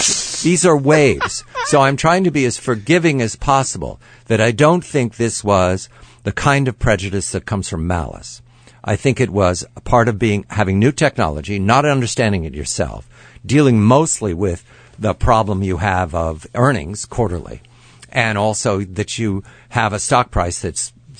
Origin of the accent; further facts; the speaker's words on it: Lower Merion Township, Pennsylvania, United States; Lower Marion Township.